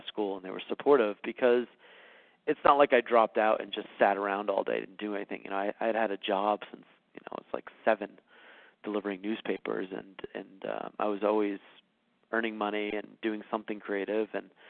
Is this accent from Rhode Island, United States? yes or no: yes; Rhode Island, United States; but you know, I grew up in Rhode Island, and my parents definitely supported the decisions I made as long as I was being creative with them.